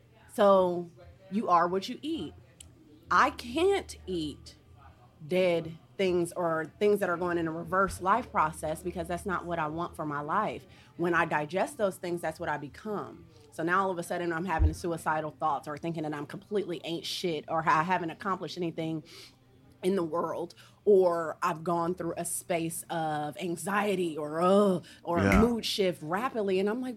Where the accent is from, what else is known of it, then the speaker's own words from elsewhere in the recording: Ohio, United States; It's a cultural thing. I'm from Ohio.